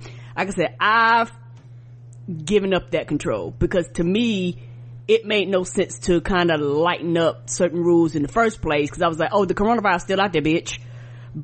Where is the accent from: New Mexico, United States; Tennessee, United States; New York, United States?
New York, United States; Albany; born there; That's why I was born in Albany, and Albany's not a big state, a big area, and Albany's like up way up north